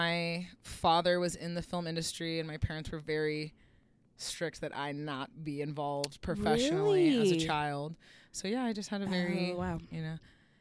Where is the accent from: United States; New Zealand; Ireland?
United States; Los Angeles, California; Yeah, I grew up in Los Angeles. All around Los Angeles.